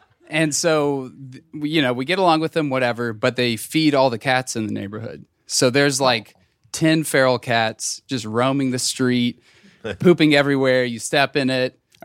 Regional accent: Kentucky, United States; I'm from Kentucky. Yeah, and we live right next to a church.

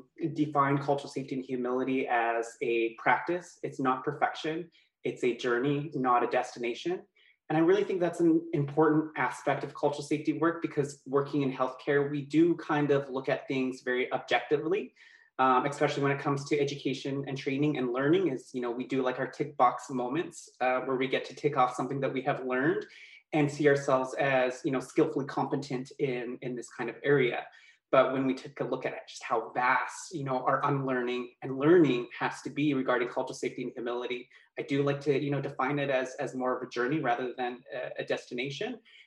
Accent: British Columbia, Canada; from Keetse First Nation

